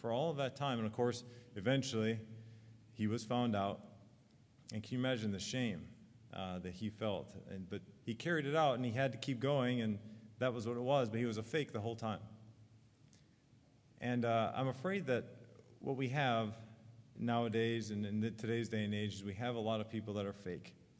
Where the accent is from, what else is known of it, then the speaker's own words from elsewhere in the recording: United States; I'm American, and there's nothing wrong with that. I'm proud to be an American.